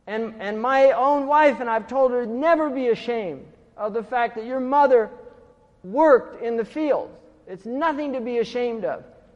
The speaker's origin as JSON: {"language": "English", "region": "California", "country": "United States", "said": "I'm from California and we're flexing our muscles."}